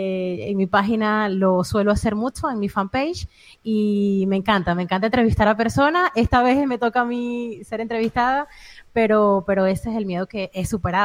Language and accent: Spanish; Venezuela; yo soy venezolana y mi público sí que está en Venezuela, la mayoría